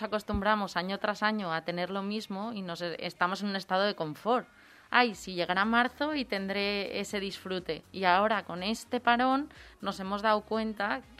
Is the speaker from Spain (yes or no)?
yes; Valencia, Valencian Community, Spain; Yo vengo de Isabel la Católica, Cirilo Amorós, Hernán Cortés.